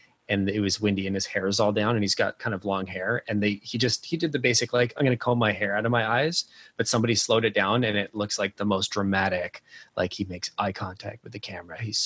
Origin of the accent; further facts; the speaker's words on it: Canada; Being a Canadian, I know effectively nothing about all that's going on other than what I see in late night TV.